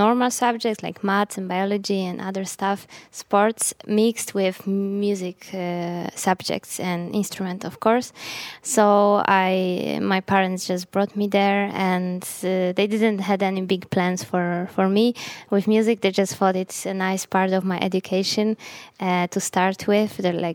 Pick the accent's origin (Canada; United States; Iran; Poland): Poland; Gdańsk, Pomeranian Voivodeship; English is a second language; During my high school years, and Gdańsk, my hometown, was a very good base for it.